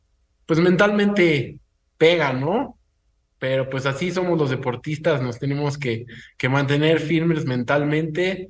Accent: Mexico; born there; Soy nacido en México, tengo la doble nacionalidad con Perú por mi padre, soy mexicano peruano o peruano mexicano

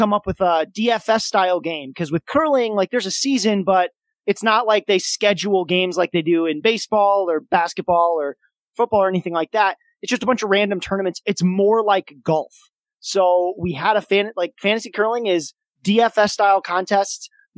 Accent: Kalamazoo, Michigan, United States; My hometown of Kalamazoo, Michigan, hosted the national championships for curling, the U.S. Nationals

